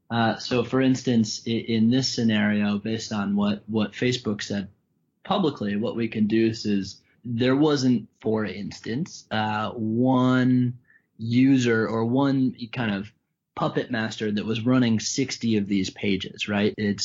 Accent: Colorado, United States; I'm from Colorado, so I think about camping.

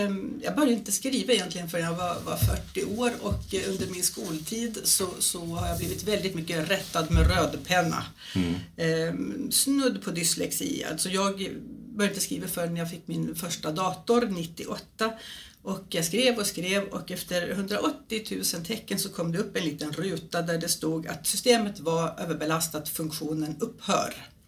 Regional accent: Gotland, Sweden; jag är född och uppvuxen på Gotland. Så jag har sett ön med ett barns ögon

